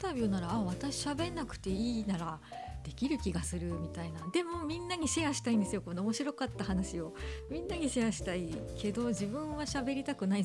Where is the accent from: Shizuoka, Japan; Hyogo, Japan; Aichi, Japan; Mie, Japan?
Shizuoka, Japan; accent: Enshu dialect; 静岡県出身なんで、なんかこう演習弁っていうのがあるんですけど、なまってたんですよね。